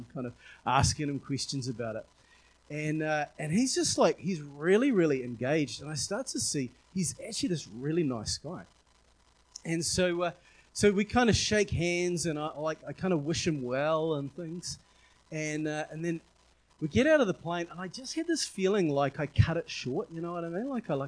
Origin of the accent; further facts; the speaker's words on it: Auckland, New Zealand; And I'm like, yeah, Auckland, you know, I'm from Auckland.